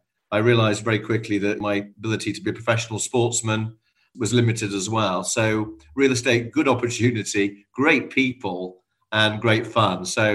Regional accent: North West England, United Kingdom; I was brought up in Cheshire. I still regard Cheshire as home for me, but even though I spend most of my time either in London or other international locations. But yeah, home is there still.

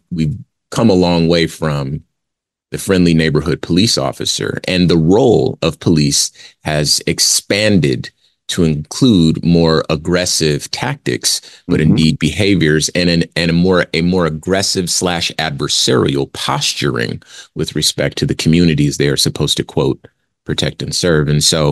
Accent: Compton, California, United States; So I am indeed a Black man. And, you know, the only time, and I'm from Compton, the only time I've ever had a gun pulled on me is by the police.

